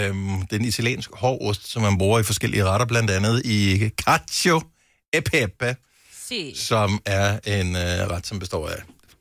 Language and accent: Danish; Bogense, Region of Southern Denmark, Denmark; jeg er opvokset i Bogense, og der ligger sådan en masse små, gamle huse ned mod havnen